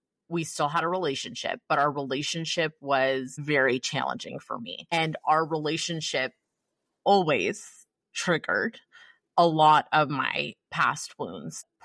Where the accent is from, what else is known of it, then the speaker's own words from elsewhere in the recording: San Jose, California, United States; I grew up in San Jose, California, and she lived in San Jose for a long time. I moved to Palm Springs.